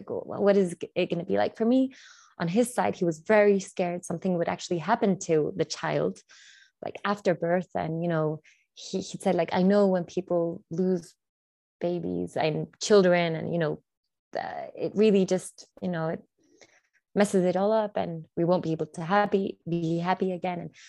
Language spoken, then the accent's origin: English; Chile; I'm from Chile, so South America, and I'm 32 years old.